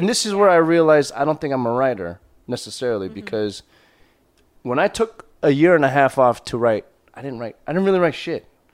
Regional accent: Michigan, United States; now in Los Angeles, United States; I'm from Michigan. Yes, originally.

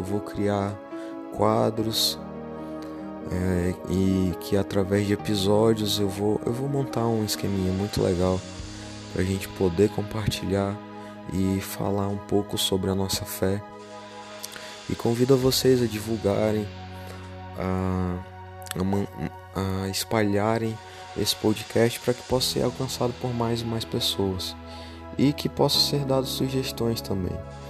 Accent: Boa Vista, Roraima, Brazil; eu tenho 25 anos, sou de Boa Vista, Roraima.

